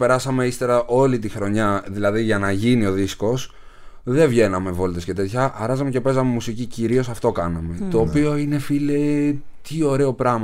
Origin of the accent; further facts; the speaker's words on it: Brahami, Attica, Greece; Γιατί είμαι και από τον Μπραχάμι.